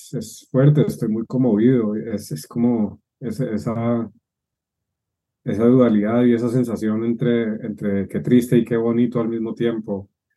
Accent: Colombia; now in London, United Kingdom; soy colombiano, llevo en Londres desde el 2015

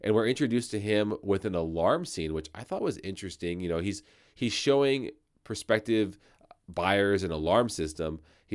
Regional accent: United States; I'm American. I don't know what that is.

